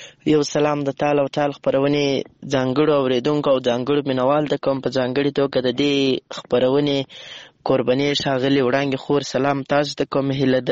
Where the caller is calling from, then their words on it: Lashkar Gah, Helmand, Afghanistan; accent: Helmandi; له هلمند په مرکز لشکرګاه شاره پیغام درته پریږدم